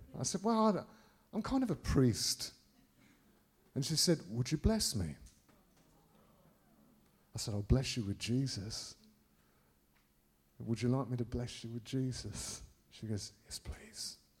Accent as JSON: {"language": "English", "town": "Birmingham", "region": "West Midlands", "country": "United Kingdom", "said": "I said, yeah, I'm from Birmingham."}